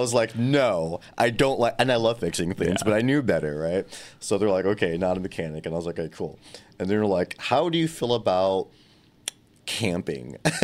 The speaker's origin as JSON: {"language": "English", "region": "Texas", "country": "United States", "lives_now": "Washington, United States", "said": "No, I'm not from Washington. I'm from the best state ever, Texas. And I came to Washington, never been here before."}